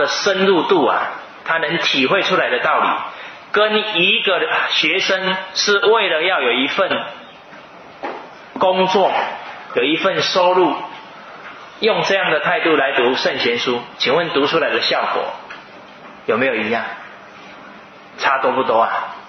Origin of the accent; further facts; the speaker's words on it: China; 哦，是我们中国人得到第一面